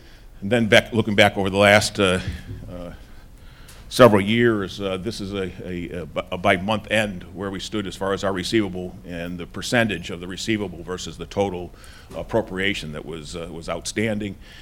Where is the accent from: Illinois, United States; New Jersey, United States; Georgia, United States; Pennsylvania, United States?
Illinois, United States; Hinsdale; Governor Quinn and I go back to our Hinsdale days, when we grew up together in Hinsdale